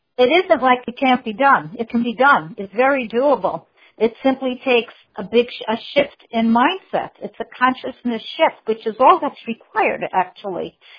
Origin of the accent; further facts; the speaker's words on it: New York City, New York, United States; I'm from New York. That's a big park.